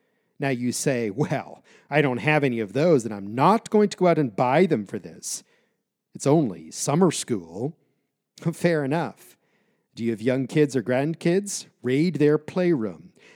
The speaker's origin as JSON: {"language": "English", "country": "United States", "said": "I'm from the United States, but I have lived overseas many years."}